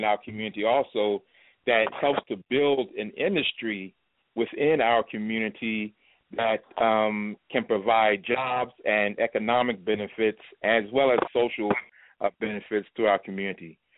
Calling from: Los Angeles, California, United States; I'm calling from Los Angeles.

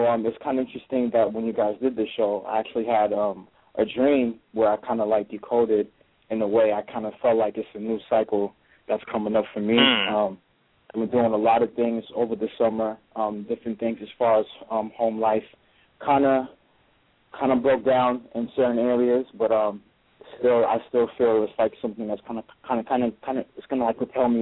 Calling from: Brockton, Massachusetts, United States; I'm calling from Brockton, Massachusetts.

